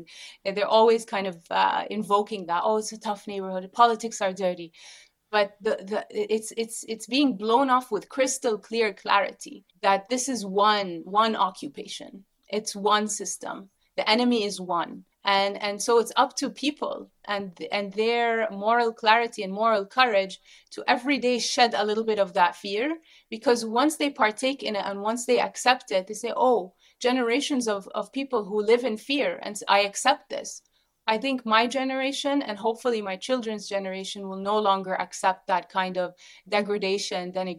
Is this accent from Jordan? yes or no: yes; Jordan; Even I grew up in, I grew up in Jordan. It's a police state.